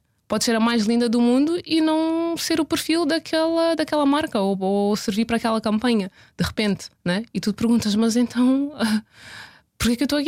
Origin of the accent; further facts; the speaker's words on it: Luanda, Angola; moved away as an adult; also born or lived in Leeds; Eu saí de Luanda aos 18, fui para Leeds, norte de Inglaterra.